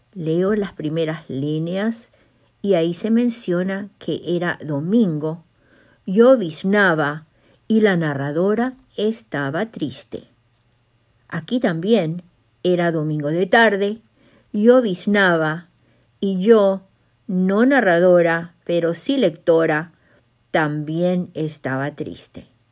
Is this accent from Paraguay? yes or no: yes; Paraguay; now in Bedford, United States; más llego hasta ustedes desde Bedford, Massachusetts, con un nuevo relato de la cosecha narrativa de mi tierra colorada, Ñandereta, Paraguay. El cuento escogido para hoy, 15 de mayo y Día de la Madre en mi país natal